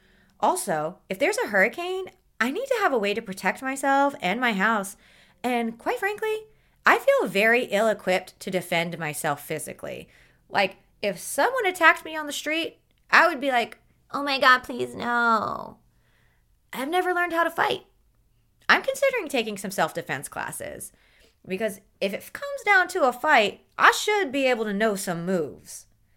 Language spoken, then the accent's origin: English; the South, United States; I grew up in the South.